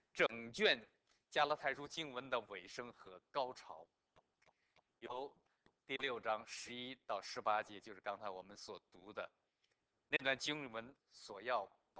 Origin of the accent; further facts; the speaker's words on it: northern China, China; 我记得我小的时候在北方农村的时候呢